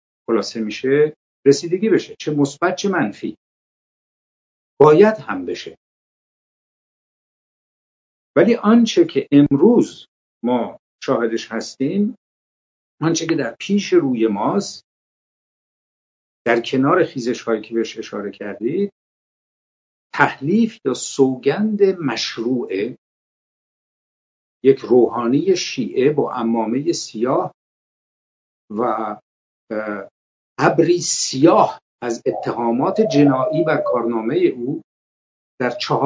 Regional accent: Iran; من به عنوان یک ایرانی و یک ایرانی نگران آینده و به عنوان یک مشروطه‌خواه نوین

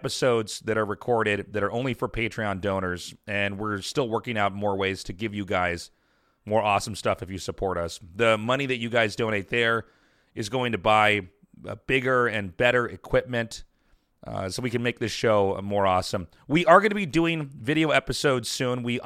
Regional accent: Kansas City, Missouri, United States; also born or lived in Korea; And I was used to it when I grew up in Kansas City, which I think is actually among the fatter cities in the United States.

